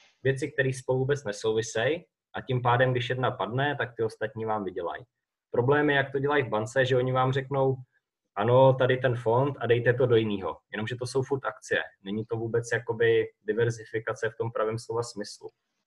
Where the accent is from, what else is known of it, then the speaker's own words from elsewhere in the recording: Bohemia, Czechia; protože my jsme vlastně původem z Čech